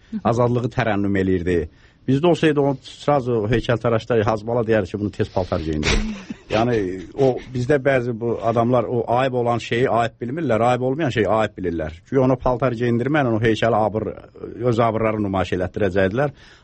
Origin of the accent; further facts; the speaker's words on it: Shamakhi, Shamakhi District, Azerbaijan; mən əslən Şamaxdanam